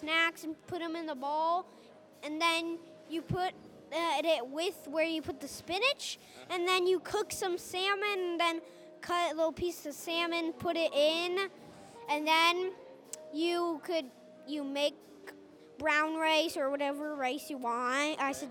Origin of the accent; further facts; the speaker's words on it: Colorado, United States; also born or lived in Brazil; in Brazil, but then I moved over here to Colorado. Then I moved over to Colorado.